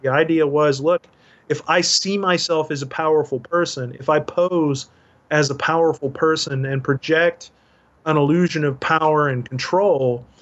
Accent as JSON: {"language": "English", "town": "Dallas", "region": "Texas", "country": "United States", "tie": "born or raised there", "said": "Robert Tilton, the minister from my hometown in Dallas"}